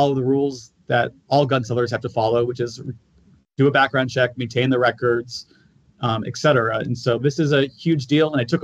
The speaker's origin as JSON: {"language": "English", "region": "California", "country": "United States", "also_born_or_lived": "Los Angeles", "said": "I'm from Southern Orange County originally, but then stayed in L.A. for quite a while. I consider that kind of my where my heart is these days."}